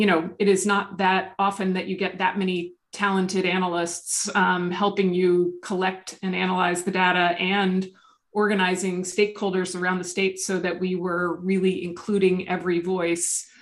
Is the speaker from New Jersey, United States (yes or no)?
yes; New Jersey, United States; And she lived in New York City. I grew up in New Jersey.